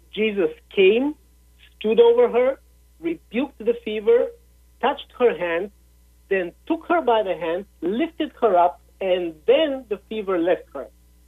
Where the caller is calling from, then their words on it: Bulgaria; Home in Bulgaria, yeah.